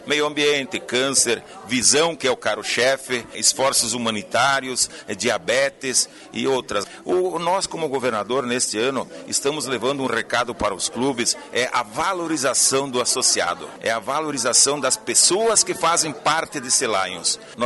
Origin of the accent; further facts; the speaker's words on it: Flores da Cunha, Rio Grande do Sul, Brazil; Eu sou de Flores da Cunha, de Flores da Cunha.